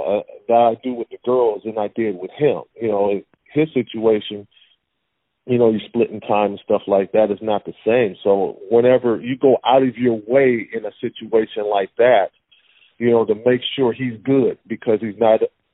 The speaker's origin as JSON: {"language": "English", "town": "Pasadena", "region": "California", "country": "United States", "tie": "born or raised there", "said": "You know, I went from being with my friends growing up in Pasadena to moving to Glendora and having to start all over again with trying to make friends."}